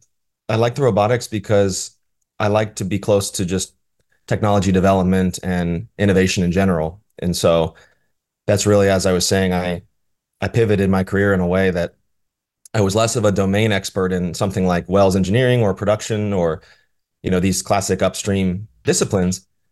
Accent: Appalachia, United States; Well, I grew up in the United States in the Appalachian region, which has a pretty strong history of energy.

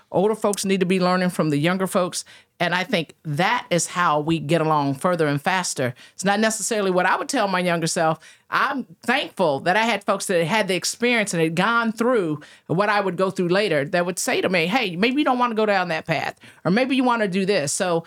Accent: Tulsa, Oklahoma, United States; But growing up in Oklahoma, particularly Tulsa and in this community, again, I can tell you, I remember running down the streets of Greenwood.

